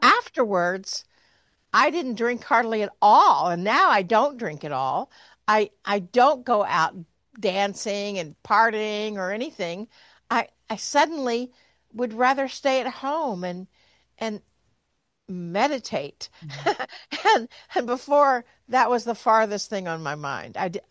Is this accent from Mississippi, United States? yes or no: no; Kansas, United States; now in Missouri, United States; I grew up in Kansas. I live in Missouri, which is the buckle of the Bible Belt.